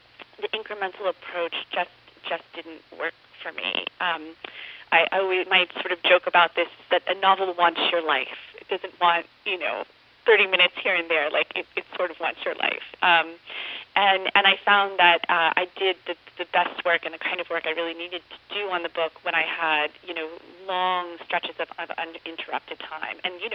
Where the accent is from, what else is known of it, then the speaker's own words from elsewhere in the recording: Florida, United States; I'm from Florida, and I lived there from childhood until I was in my early 20s, and I do think it's a place where the surreal and the peculiar abound.